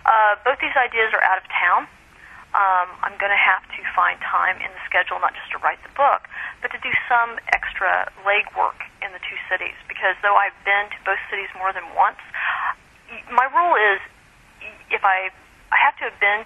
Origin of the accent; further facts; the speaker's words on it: Little Rock, Arkansas, United States; born there; No. I was born actually in Little Rock.